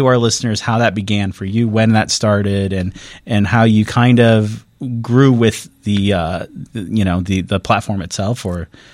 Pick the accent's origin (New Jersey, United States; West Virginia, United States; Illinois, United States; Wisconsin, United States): Illinois, United States; Lake Zurich; I grew up in Lake Zurich, and I've loved Chicago since I was a kid.